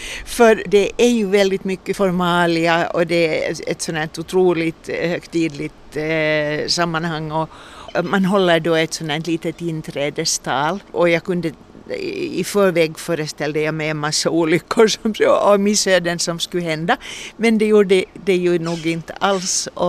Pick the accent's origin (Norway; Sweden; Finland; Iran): Finland; Uusimaa; Och så kommer jag från Finland, från den västnyländska skogen ju.